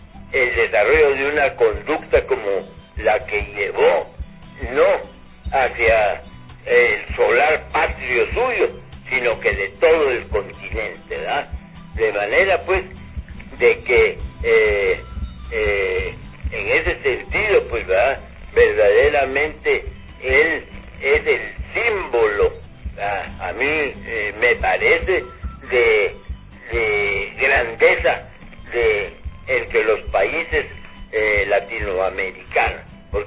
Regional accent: Guatemala; como político guatemalteco, que soy de los que considero que la ética y la política deben ir juntas

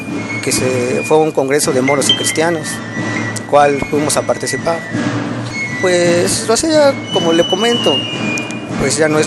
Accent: Mexicalcingo, State of Mexico, Mexico; la fe que le tengo al dulce nombre de Jesús, a nuestro patrón San Mateo, y pues seguir colaborando con las tradiciones de aquí, de mi entidad, de mi pueblo

